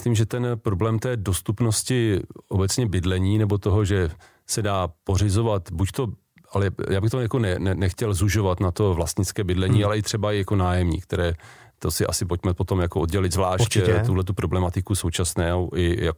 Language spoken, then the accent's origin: Czech; Plzeň, Plzeň Region, Czechia; Já jsem taky z Plzně